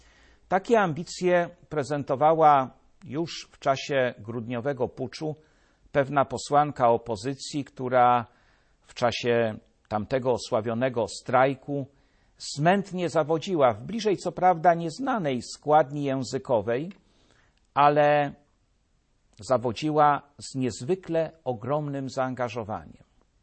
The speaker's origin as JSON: {"language": "Polish", "town": "Jelenia Góra", "region": "Lower Silesian Voivodeship", "country": "Poland", "tie": "born or raised there", "said": "Prezydent mojego rodzinnego miasta, Jeleniej Góry"}